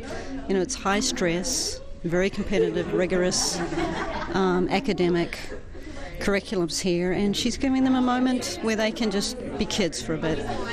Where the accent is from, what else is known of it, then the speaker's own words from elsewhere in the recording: New Zealand; I'm from New Zealand, and so, you know, I am very, or hope to be, just very, you know, culturally humble